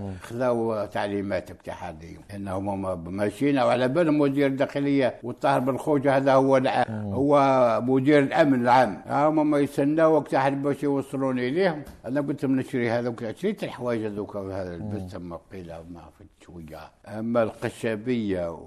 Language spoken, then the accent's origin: Arabic; Tunisia; moved away as an adult; أنا كنت خايف من تونس